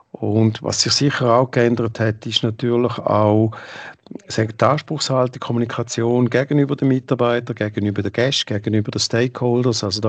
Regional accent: St. Gallen, Switzerland; ich bin ja ursprünglich aus dem Tackenburg, und habe da Skischule gegeben

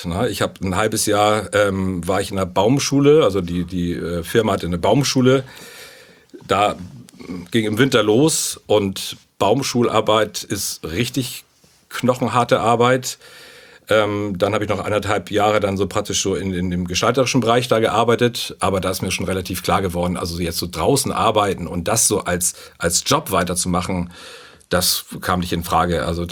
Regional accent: Rönneburg, Hamburg, Germany; ist in Rönneburg, herrliche Gegend, südlich, aber noch auf Hamburger Seite, das ist ganz wichtig, bin ich eigentlich so in der Natur groß geworden, ne?

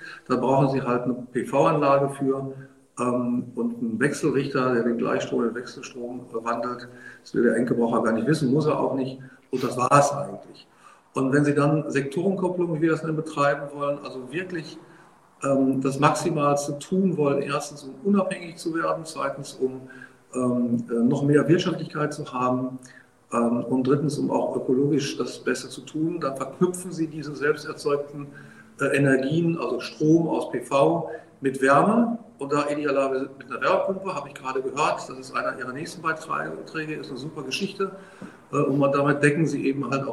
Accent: North Rhine-Westphalia, Germany; Ich komme aus dem Bergischen Land. Gerade in Dresden.

